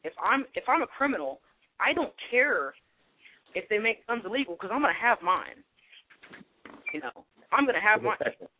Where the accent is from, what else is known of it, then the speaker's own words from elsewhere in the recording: Houston, Texas, United States; I grew up in Houston, okay? Fairly populous, metropolitan city